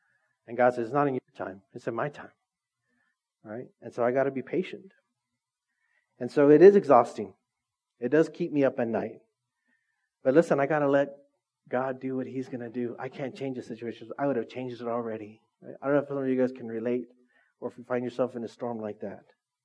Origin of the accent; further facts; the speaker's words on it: Philippines; And I'm Filipino, so my wife's uncle one time was like, "Hey, we need to catch that pig."